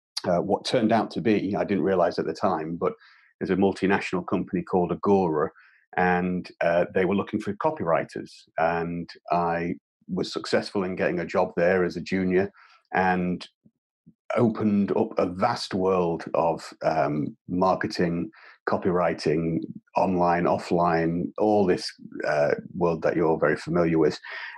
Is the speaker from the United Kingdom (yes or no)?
yes; Grimsby, Yorkshire and the Humber, United Kingdom; working for the local council here in the UK, in my hometown of Grimsby